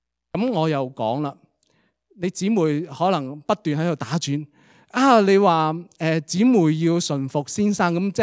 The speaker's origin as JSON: {"language": "Chinese", "region": "Guangdong", "country": "China", "said": "就是说我们广东人有句说话，当然不是真的，但我们经常都讲的"}